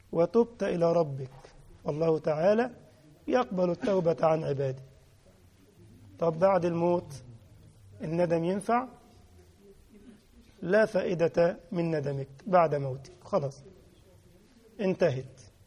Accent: Egypt; مش عندكم انتوا الكنكة دي، انتوا عالم يا عم الحاج، شغالين بالغليات دلوقتي والكهرباء الكتريك، انما احنا عندنا في الريف حاجة اسمها الكنكة

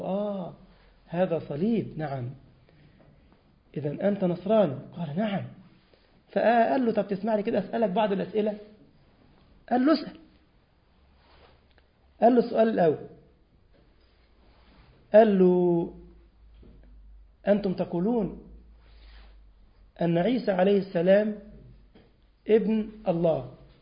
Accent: Egypt; عندنا في مصر بيدقوه كده بيقولونه أخضر كده

